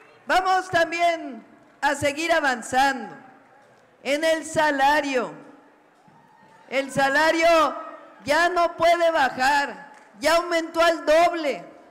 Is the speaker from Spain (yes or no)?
no; Mexico City, Mexico; born there; Yo nací en la Ciudad de México